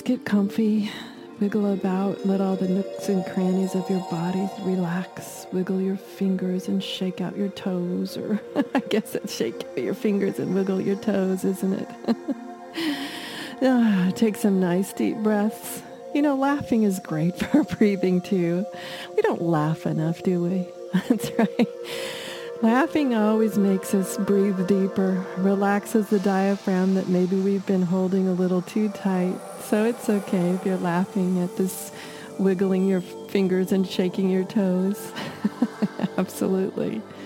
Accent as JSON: {"language": "English", "region": "Pacific Northwest", "country": "United States", "tie": "born or raised there", "said": "Growing up in the Pacific Northwest, yeah, I'm one of those tree hugger types of gals."}